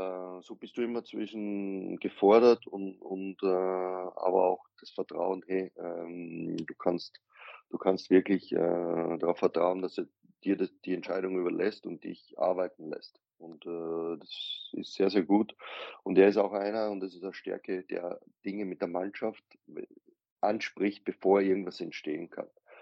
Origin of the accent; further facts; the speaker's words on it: Austria; dann der Co-Trainer ist Österreicher, ich bin Österreicher